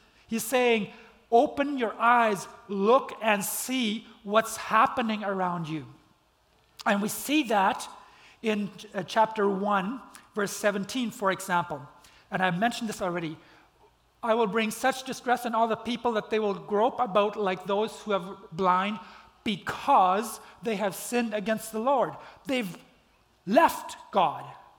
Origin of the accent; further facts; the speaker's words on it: Belize; I grew up in Belize, for those of you guys who don't know. And in Belize, when I was a young kid